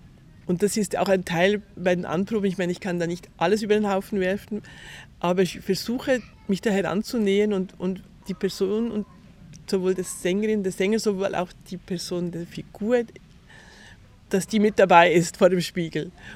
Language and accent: German; Switzerland; now in France; ich bin Schweizerin, hört man auch. Ich lebe inzwischen in Frankreich, habe in Wien studiert, also relativ europaweit unterwegs.